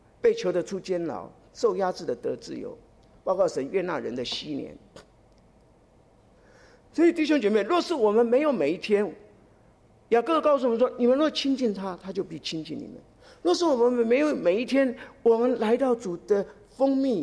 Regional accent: United States; 整个加拿大，对不起，我是美国人。

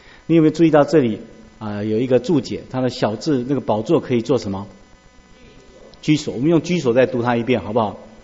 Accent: China; 所以我们中国人也认为天是很大的

